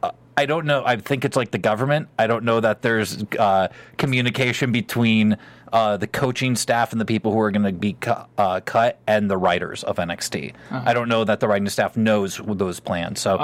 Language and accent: English; Connecticut, United States; I growing up in Connecticut, I used to drive by headquarters all the time